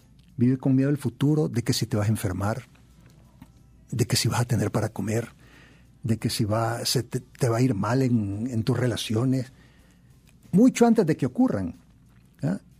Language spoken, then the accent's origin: Spanish; Nicaragua; porque al final de cuentas todos somos nicaragüenses